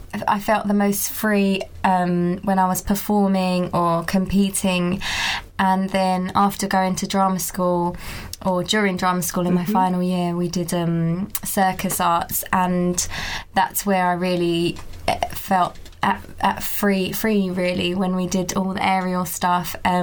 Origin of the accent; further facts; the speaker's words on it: East of England, United Kingdom; especially as a black or ethnic minority mm-hmm. female. Because I grew up in Essex and, you know, I was one of about three in my whole school.